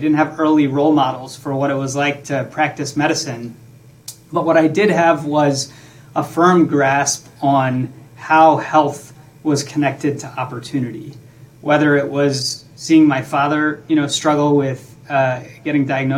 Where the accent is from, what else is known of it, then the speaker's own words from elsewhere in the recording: Baton Rouge, Louisiana, United States; both very much influenced by my upbringing in Louisiana. You know, I grew up in Baton Rouge. I'm the son of Indian immigrants.